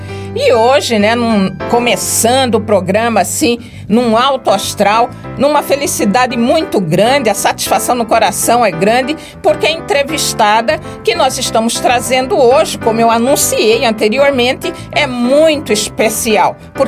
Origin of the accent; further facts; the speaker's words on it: Cuiabá, Mato Grosso, Brazil; Como boa cuiabana que sou, dobro a língua. Eu tenho algumas dificuldades, né, com o nosso linguajar.